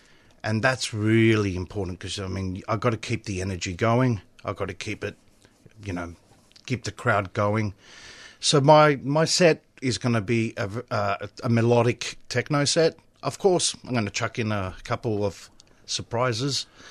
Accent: Sydney, New South Wales, Australia; Everyone thinks I'm a Melbourne DJ. I'm actually from Sydney, but I am a Melbourne DJ. In my heart.

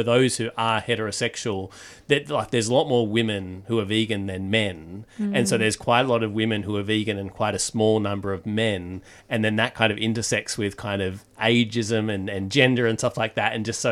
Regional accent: Perth, Western Australia, Australia; now in Melbourne, Australia; So I'm from Perth originally, which is, anyone knows, more socially conservative than Melbourne. I now play ice hockey in Melbourne

